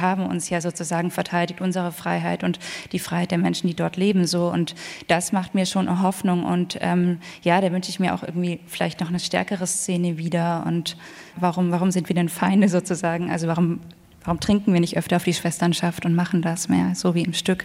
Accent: Ludwigsburg, Baden-Württemberg, Germany; born there; Ich bin ja 1992 in Ludwigsburg geboren

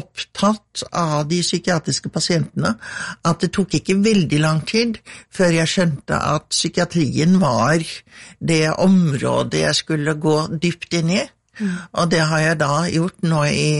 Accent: Trondheim, Trøndelag, Norway; also born or lived in United States / Oslo / Germany; Jeg vokste opp litt forskjellige steder. Jeg bodde i Trondheim da jeg var barn, men så var vi et år i Amerika, og så flyttet vi til Oslo da jeg ble ung, og så studerte jeg i Tyskland

